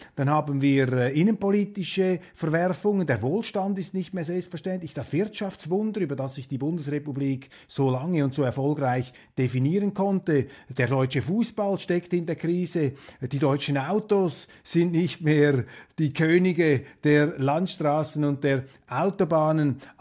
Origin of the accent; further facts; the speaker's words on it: Swiss Plateau, Switzerland; aber für mich als Schweizer da aus dem Mittelland, aus dem Flachland